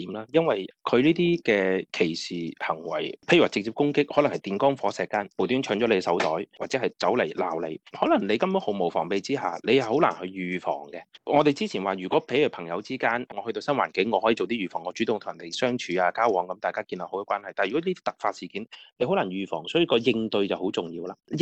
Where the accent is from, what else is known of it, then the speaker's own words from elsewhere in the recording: China; 我哋中國人